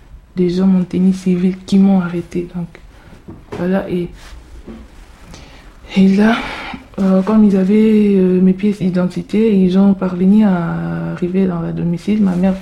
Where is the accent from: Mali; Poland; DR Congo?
DR Congo; moved away as an adult; now in France; Je suis en France depuis le 22 avril 2016. Je viens du Congo RDC.